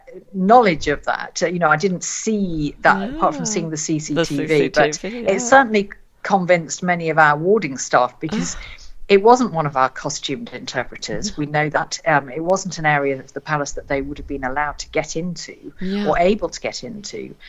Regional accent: East Midlands, United Kingdom; So I'm from Lincolnshire, which is in the kind of middle of England

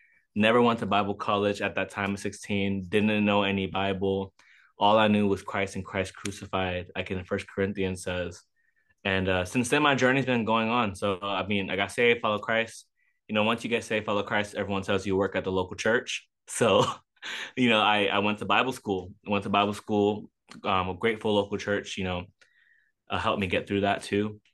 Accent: Houston, Texas, United States; also born or lived in New York; You know, I was born in New York. I was raised in Houston. And I think Dallas made me who I am. So I've been all over the place

